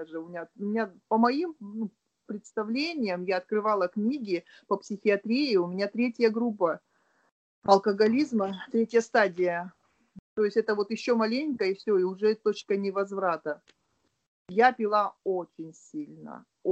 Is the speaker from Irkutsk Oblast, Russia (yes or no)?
yes; Irkutsk, Irkutsk Oblast, Russia; now in Krasnodar, Russia; Я родом из Иркутска, сейчас живу в Краснодаре.